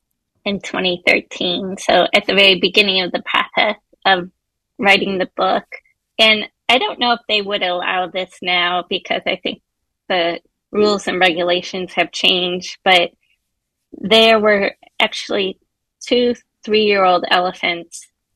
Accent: Detroit, Michigan, United States; I'm originally from Detroit, and I am writing a book set in Detroit during World War II.

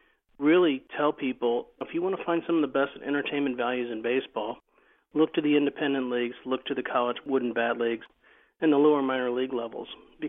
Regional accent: Indianapolis, Indiana, United States; because my family, we're from Indianapolis, and a big vacation for a big Catholic family of six kids was a trip to Cincinnati.

